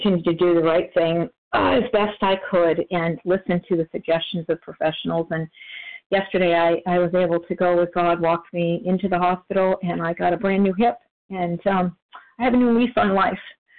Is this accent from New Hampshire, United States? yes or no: yes; New Hampshire, United States; I'm from New Hampshire, currently snowboarding in Florida for the winter.